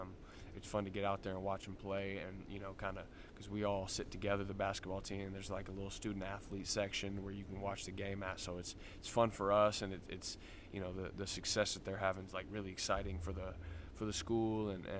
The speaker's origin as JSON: {"language": "English", "town": "Oklahoma City", "region": "Oklahoma", "country": "United States", "tie": "born or raised there", "said": "I grew up in Oklahoma City. My family has always been big OU Sooner fans."}